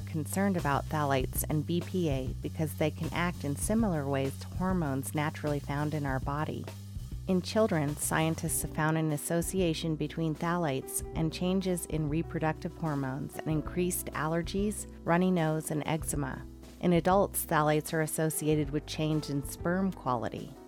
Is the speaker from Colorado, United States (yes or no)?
yes; Paonia, Colorado, United States; it was some plastivists from my hometown of Paonia in the mountains of Colorado that got me started on my anti-plastic journey.